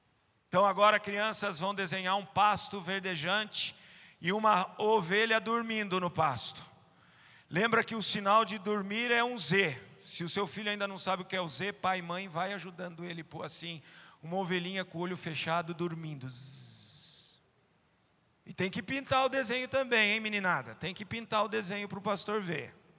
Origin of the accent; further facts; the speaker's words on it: Brazil; Nós somos privilegiados como brasileiros.